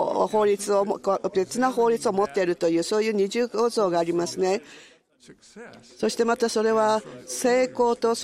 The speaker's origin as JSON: {"language": "Japanese", "country": "Turkey", "second_language": "Japanese", "said": "トルコの出身です。トルコから参りました。"}